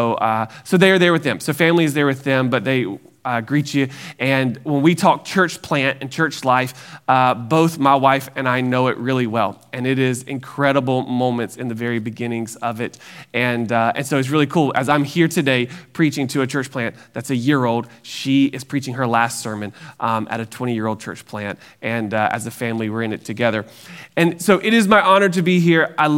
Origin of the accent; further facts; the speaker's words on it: Georgia, United States; I'm from South Georgia originally, 6 miles from the Georgia line, 7 miles from the Alabama line. And so that means you've never heard of it.